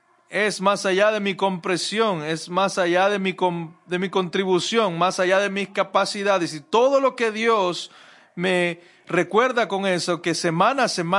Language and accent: Spanish; Jacksonville, Florida, United States; Yo viajé aquí desde Jacksonville, de donde yo soy.